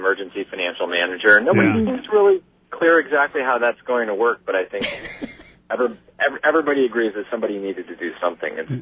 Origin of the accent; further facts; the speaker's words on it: Oregon, United States; I'm actually from Oregon. I'd never even been to Detroit before our first day filming